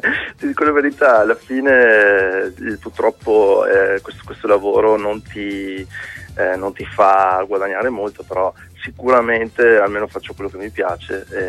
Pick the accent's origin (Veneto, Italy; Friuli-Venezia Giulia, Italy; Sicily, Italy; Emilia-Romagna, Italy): Veneto, Italy; Legnago; now in Valpolicella, Italy; io sono originario di Legnago e mi sono trasferito qui dalle parti della Valpolicella da un paio di anni